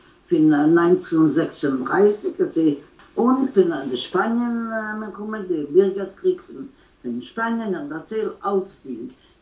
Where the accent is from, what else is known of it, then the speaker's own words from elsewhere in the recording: Malaryta, Brest Region, Belarus; German is a second language; also born or lived in Gdańsk, Poland; Geboren bin ich da in Danzig. Aber gelebt habe ich in Malorita. Das ist eine Stadt, nicht weit von Brisk. Brest-Litovsk, Brisk. Meine Eltern sind in Brisk. Es ist von Itzelus, Belarus. Das ist Weißrussland, ja.